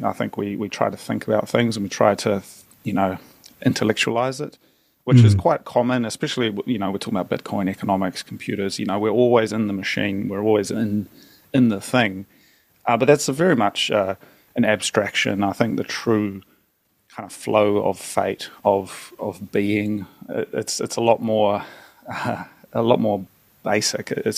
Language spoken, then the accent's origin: English; Hastings, Hawke's Bay, New Zealand; So it all began in my hometown of Hastings, New Zealand, 40,000 people, sheep and apples. I was sort of stuck there after high school and not knowing what to do with my life.